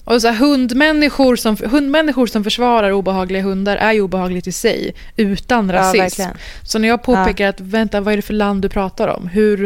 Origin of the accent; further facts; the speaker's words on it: Sweden; fast jag är född och uppvuxen i Sverige.